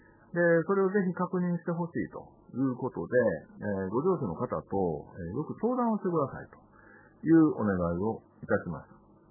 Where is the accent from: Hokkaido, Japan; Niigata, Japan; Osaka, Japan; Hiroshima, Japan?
Hokkaido, Japan; Obihiro; 特に、まあ、地元の帯広市には